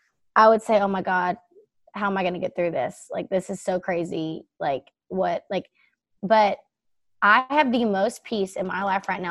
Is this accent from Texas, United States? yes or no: yes; Baytown, Texas, United States; I grew up in Baytown, which is like, I feel like it's like … with some 808 beats. Like, it's super fun, kind of ghetto, which is totally me.